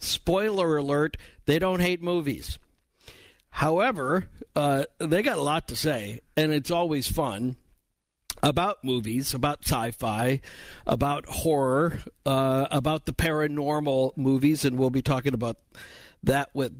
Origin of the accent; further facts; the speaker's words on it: Winnetka, Illinois, United States; driving too fast up Green Bay Road in my hometown of Winnetka